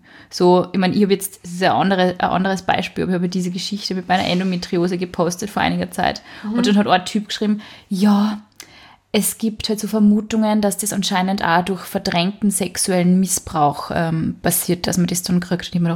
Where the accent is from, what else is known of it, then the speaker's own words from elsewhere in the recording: Braunau am Inn, Upper Austria, Austria; Oh, meine Heimatstadt.